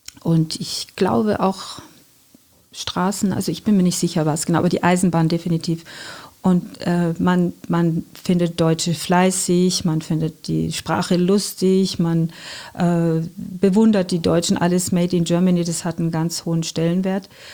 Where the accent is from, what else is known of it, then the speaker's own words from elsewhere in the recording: Iran; Also die Stadt ist leider überhaupt nichts mehr mit dem zu tun, wo ich groß geworden bin. Dennoch, die Menschen sind gleich.